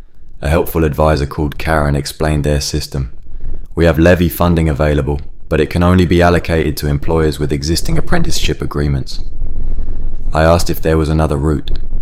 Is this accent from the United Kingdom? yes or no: yes; London, United Kingdom; Growing up on the Roundshaw estate, you learn to fix things yourself because calling someone costs us money you don't have.